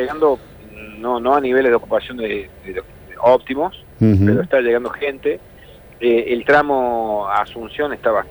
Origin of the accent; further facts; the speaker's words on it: Córdoba, Argentina; como cordobés y transserrano